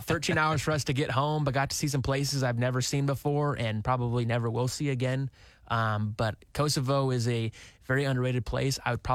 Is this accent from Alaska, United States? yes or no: no; Oklahoma, United States; And we told them we're from Oklahoma. They knew where Oklahoma was.